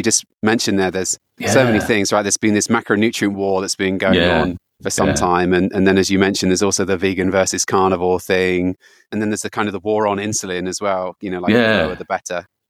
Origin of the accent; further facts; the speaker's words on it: United Kingdom; now in United States; as a Brit living in the US, I didn't understand this business of keeping a gun in your house until COVID came.